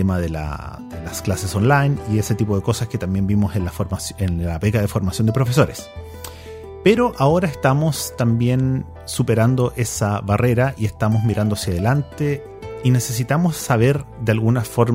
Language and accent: Spanish; Chile; moved away; como chileno que vive fuera